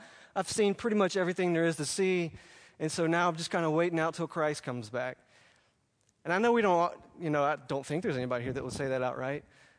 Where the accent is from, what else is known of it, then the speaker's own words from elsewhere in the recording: Alabama, United States; I grew up on the Gulf Coast. I live right on the Mobile Bay down there in Alabama.